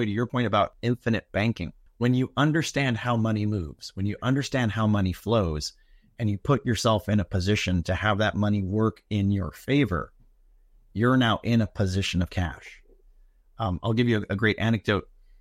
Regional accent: Hawaii, United States; I grew up in Hawaii. It's a small little rock in the middle of the Pacific. It is quite possibly one of the most remote locations for air travel there is.

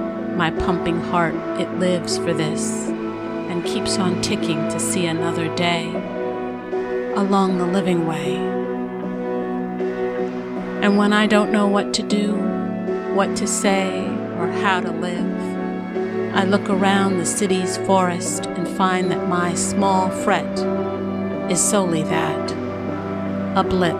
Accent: Manhattan, New York, United States; accent: New York; I'm about as city girl as you can get. Born and raised in Manhattan, I'm sure you hear my New York accent.

